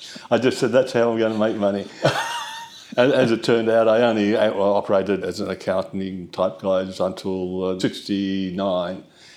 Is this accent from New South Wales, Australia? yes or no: yes; Sydney, New South Wales, Australia; Born and bred in Sydney, graduated, product of Sydney Boys High, Commonwealth Scholarship to Uni of New South Wales, did commerce.